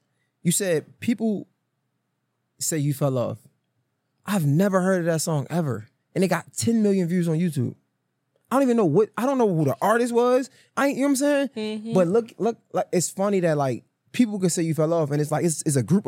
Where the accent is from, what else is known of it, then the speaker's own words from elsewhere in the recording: Baltimore, Maryland, United States; I'm from Baltimore.